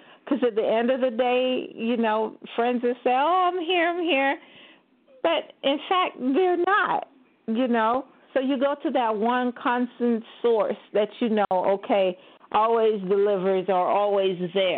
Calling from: West Palm Beach, Florida, United States; I'm calling from Florida.

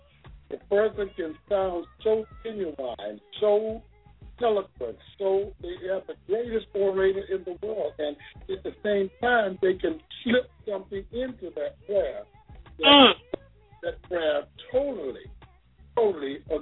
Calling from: St. Cloud, Florida, United States; I'm calling from St. Cloud, Florida.

